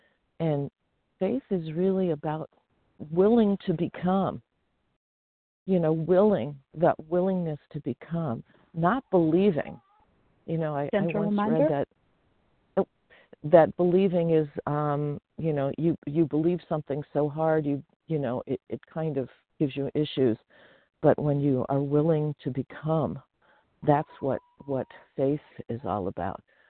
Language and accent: English; California, United States; I'm from the Sierra foothills in Northern California.